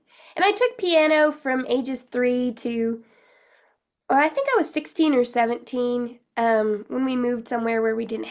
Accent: New Mexico, United States; Because we lived in New Mexico. I grew up in New Mexico.

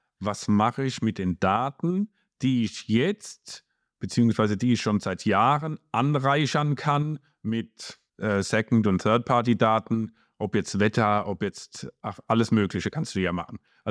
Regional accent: Mannheim, Baden-Württemberg, Germany; ihr wisst, woher ich komme, aus Mannheim in der Region, da kannst du ja kein Spezi kaufen

